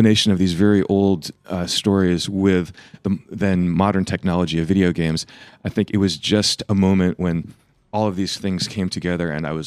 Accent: New York, United States; Well, when I was a kid growing up in New York, it was really Mad Magazine and those kind of comics that I read.

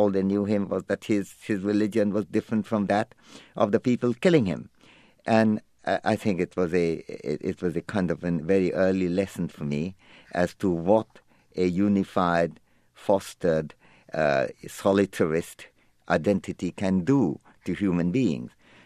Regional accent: India; now in United States; I am from India and still remain an Indian citizen or resident here.

